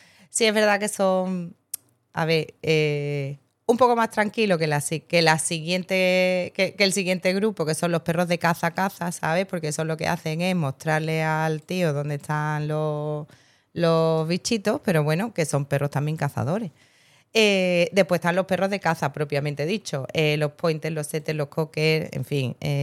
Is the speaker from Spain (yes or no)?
yes; Seville, Andalusia, Spain; yo también paso calor en Sevilla y no vengo de Siberia. Claro. Llevo aquí toda la vida.